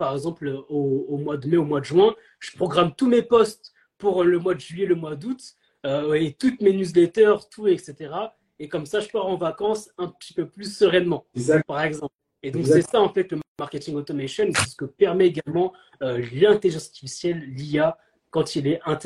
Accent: Comoros; moi je suis originaire des Comores par exemple

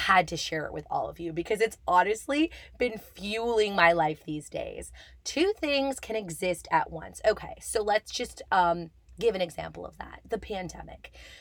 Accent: Canada; I'm a Canadian performer based in Toronto, and welcome to the club if you are new here.

